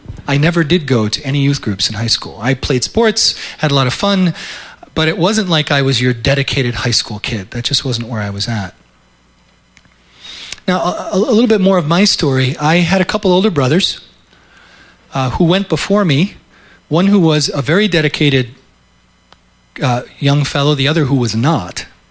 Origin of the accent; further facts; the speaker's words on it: Ohio, United States; I'm actually not a Michigander. I'm from Ohio.